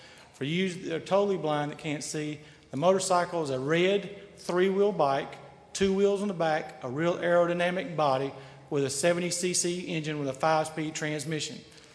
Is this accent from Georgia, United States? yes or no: yes; Columbus, Georgia, United States; Chapter one, I was born in Columbus, Georgia, raised by a race car driver.